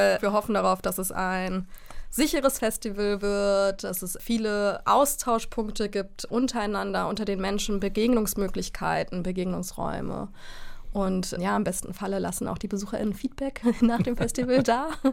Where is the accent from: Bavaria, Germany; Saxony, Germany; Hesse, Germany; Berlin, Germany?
Berlin, Germany; ich bin gebürtige Berlinerin und habe den Hauptteil meiner Schulzeit in Neukölln verbracht, im Kölner Kiez.